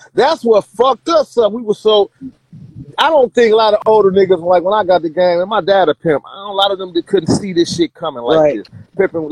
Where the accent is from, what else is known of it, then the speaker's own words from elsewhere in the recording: Toledo, Ohio, United States; Now, me, I'm from Ohio. I'm from Toledo. Now, you know what I'm saying? I'm like an hour from Detroit. Four from Chicago.